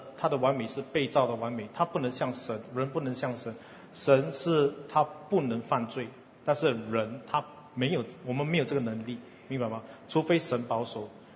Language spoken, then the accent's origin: Chinese; Singapore; 然后影响了我们新加坡人